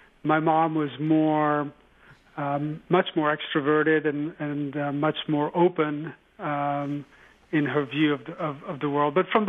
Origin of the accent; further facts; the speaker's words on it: Brussels, Belgium; also born or lived in Netherlands; now in United States; I was born in Holland and had lived in four or five different countries by the time I was 10 years old, but mostly in Brussels, Belgium, before coming to the United States in 1973. So I've been in this country for 43 years.